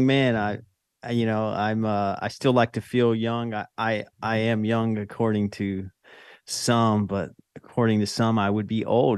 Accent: North Carolina, United States; accent: Southern; now in Brooklyn, United States; But I'm from North Carolina, so you might hear a little bit of a Southern accent.

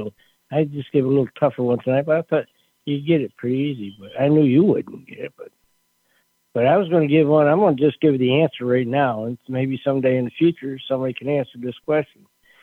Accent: Niagara Falls, Ontario, Canada; I'm from Niagara Falls area near Toronto

